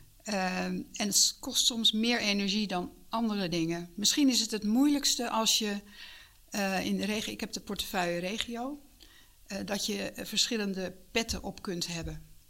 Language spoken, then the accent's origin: Dutch; Hilversum, North Holland, Netherlands; Ik ben in Hilversum geboren, dat vind ik eigenlijk wel een heel belangrijk feit. En ik heb hier mijn jeugd doorgebracht totdat ik, nou eigenlijk ook nog wel tot begin 20, totdat ik ging studeren in Utrecht.